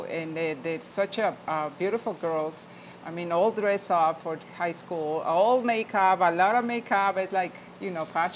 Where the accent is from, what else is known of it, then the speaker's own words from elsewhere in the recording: Mexico; moved away; And the sad thing is I go to Mexico, and I'm from Mexico. And they don't consider me Mexican because I left Mexico 20-something years ago.